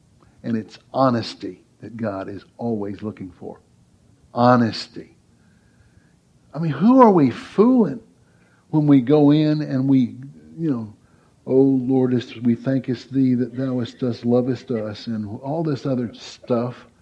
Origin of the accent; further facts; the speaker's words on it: Mississippi, United States; I was raised in Southwest Mississippi where a lot of people's first words was an ugly one.